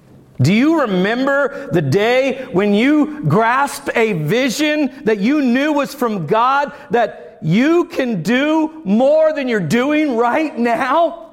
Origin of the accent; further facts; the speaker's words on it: Florida, United States; But when I was growing up in Florida, I did a whole lot of it.